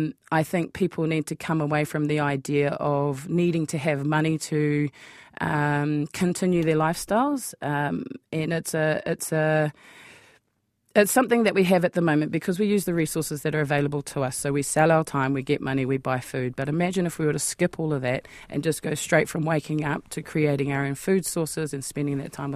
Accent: Upanuni, Northland, New Zealand; I'm from Upanuni in the South Hokianga, the centre of the universe, just saying.

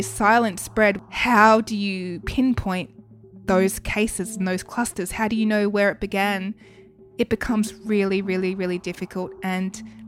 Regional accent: Western Australia, Australia; now in Victoria, Australia; Now, I'm from Western Australia. I have no family in Victoria.

